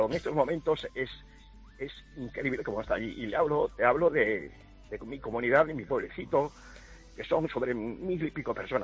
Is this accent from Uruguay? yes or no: no; Venezuela; a la entrada soy de Venezuela, llevan cristados blindados y tintados